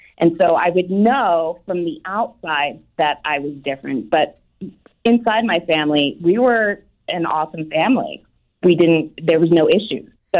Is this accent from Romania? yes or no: no; Scotland, United Kingdom; born there; And 9 months later, I was born in Scotland.